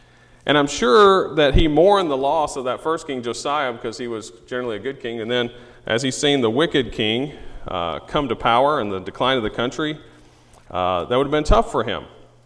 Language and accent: English; the South, United States; accent: southern; That maybe I lost some of my southern accent. But up there, they would say, well, what happened to your voice? Because I grew up in the South.